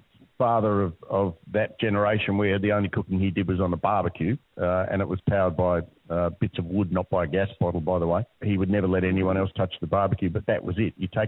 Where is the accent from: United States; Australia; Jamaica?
Australia; Adelaide, South Australia; I'm from Adelaide. But really, I've managed to work full-time in South Australia, Victoria and New South Wales. And I've enjoyed living in all of those cities.